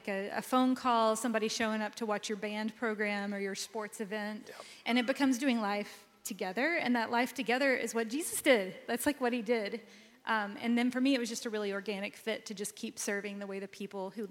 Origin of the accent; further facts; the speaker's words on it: Texas, United States; Yeah, so I grew up in West Texas at a church where my parents took us Sunday morning, Sunday night, Wednesday nights, yeah.